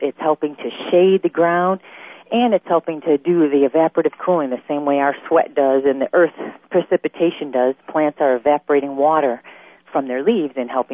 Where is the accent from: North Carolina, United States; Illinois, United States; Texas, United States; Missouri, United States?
Illinois, United States; Chicago; born or raised there